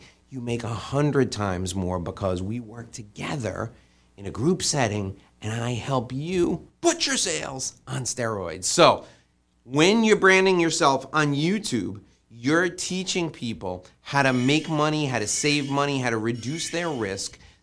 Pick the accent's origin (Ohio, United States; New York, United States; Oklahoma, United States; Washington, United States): New York, United States; I say niche, you may say niche if you're fancy, but I'm from New York, we call it a niche.